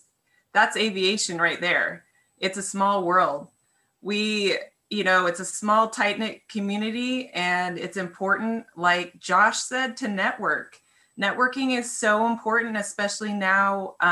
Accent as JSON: {"language": "English", "town": "Walla Walla", "region": "Washington", "country": "United States", "tie": "born or raised there", "said": "Yes, Walla Walla. I was born and raised in Walla Walla, Washington."}